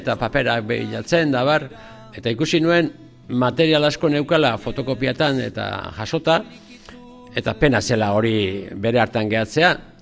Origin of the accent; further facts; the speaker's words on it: Alegia, Basque Country, Spain; born there; Ba, osea... lehen alegian, alegiko kalean, seiba baserri gin